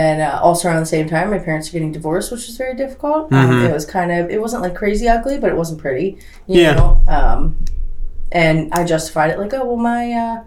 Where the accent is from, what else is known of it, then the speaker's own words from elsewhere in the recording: Perry Hall, Maryland, United States; I'm from Baltimore County, Perry Hall, Maryland.